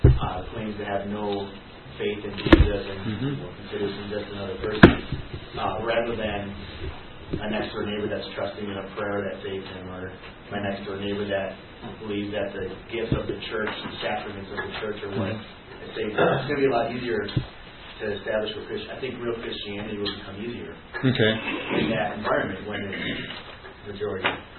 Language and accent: English; United States; As an American, I'm all with John.